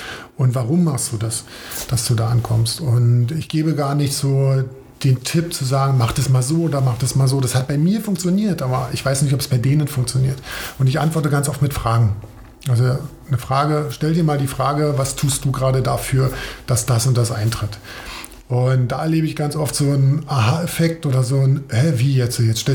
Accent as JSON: {"language": "German", "region": "Brandenburg", "country": "Germany", "tie": "born or raised there", "said": "Und ich bin Brandenburger, absolut. Ich komme so richtig, richtig vom Dorf. Ja, bin so ein richtiger Dorfjunge, bin auf dem Dorf aufgewachsen"}